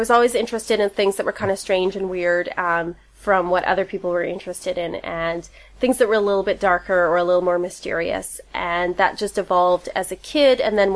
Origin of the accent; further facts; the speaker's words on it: LaSalle, Manitoba, Canada; I was raised in LaSalle. LaSalle is, right now, it's a bedroom community. It's got over 1,000 people in it. But when I was a kid, it was not that. It was about 300 people. It's a tiny little French town.